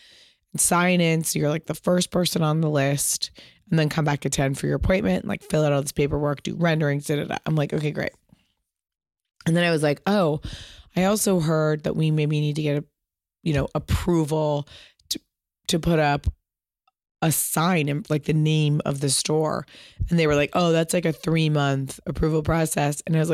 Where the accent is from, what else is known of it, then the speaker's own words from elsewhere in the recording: Pasadena, California, United States; I grew up in Pasadena.